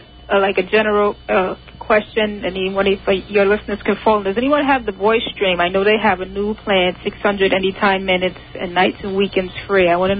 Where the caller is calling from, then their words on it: New York, United States; I'm calling from Manhattan.